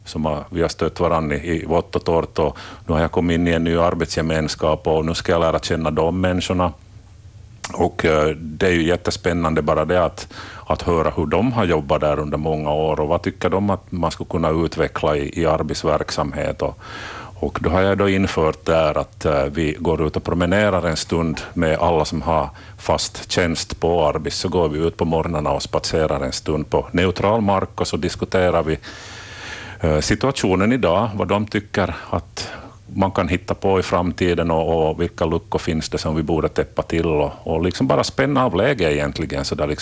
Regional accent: Vaasa, Ostrobothnia, Finland; Jag är vasabo. Jag är uppvuxen i Vasa centrum med närliggande områden. Bor nu för tiden i Sundom med min familj.

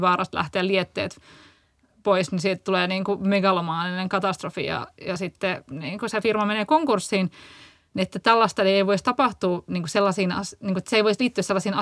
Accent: Turku, Southwest Finland, Finland; Mä muistan, että mä oon Turusta

